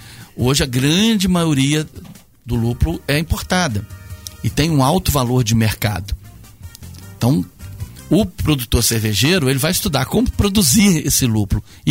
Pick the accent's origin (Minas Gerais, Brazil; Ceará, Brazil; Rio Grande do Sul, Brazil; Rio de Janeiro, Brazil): Rio de Janeiro, Brazil; Volta Redonda; Eu sou da cidade de Volta Redonda, que é uma cidade média, depois vim morar na cidade de Resende, aqui no sul fluminense, né? E depois vim aqui para essa região aqui da Mantiqueira.